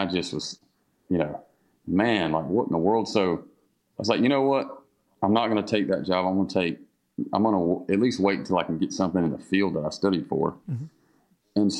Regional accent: Harlem, United States; formed a band with a great friend of mine named Alex Hintz from back home in Harlem.

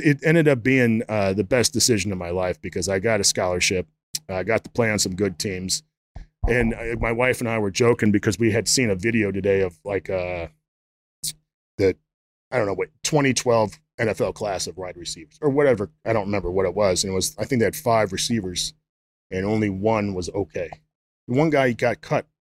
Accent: Prospect Heights, Illinois, United States; Town is Prospect Heights. There's like a million, like that area is like 7 million people.

